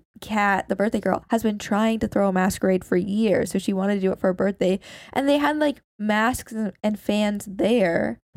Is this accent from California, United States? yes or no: yes; California, United States; the amount of times Abby and I were called chillers after saying we're from California